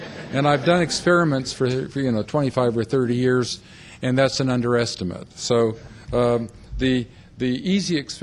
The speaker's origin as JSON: {"language": "English", "country": "Canada", "said": "God, it's great being a Canadian."}